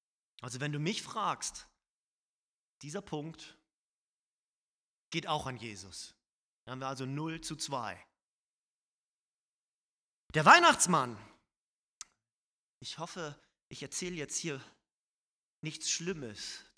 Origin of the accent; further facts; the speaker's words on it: Northern Germany, Germany; ich komme aus dem Norden, da reden wir nicht um heißen Brei